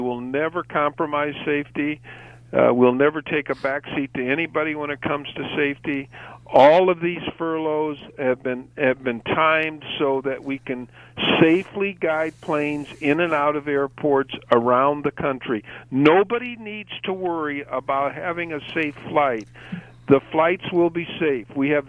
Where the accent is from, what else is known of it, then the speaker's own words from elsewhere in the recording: Peoria, Illinois, United States; When are you going out to Peoria? You know, that's my hometown.